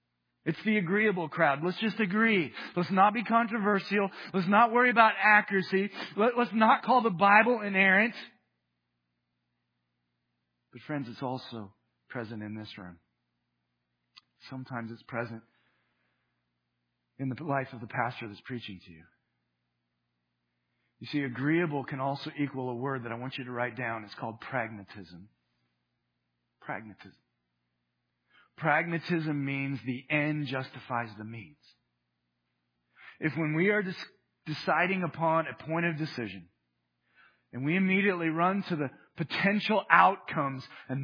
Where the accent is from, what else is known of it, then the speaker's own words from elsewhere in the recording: Midwest, United States; moved away as an adult; now in Los Angeles, United States; Remember, as a Midwesterner getting ready to move to Los Angeles, I'd heard stories about Los Angelinos.